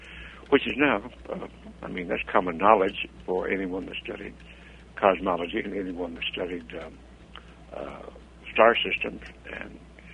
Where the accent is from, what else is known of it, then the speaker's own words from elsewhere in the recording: Roswell, New Mexico, United States; I grew up in Roswell, New Mexico